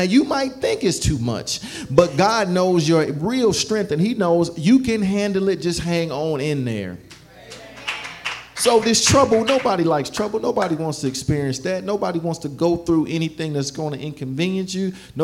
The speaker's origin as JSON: {"language": "English", "town": "Chicago", "region": "Illinois", "country": "United States", "tie": "born or raised there", "said": "I remember growing up, and I grew up in Chicago, for those who don't know, and there was this big murder that happened right behind my grandmother's house."}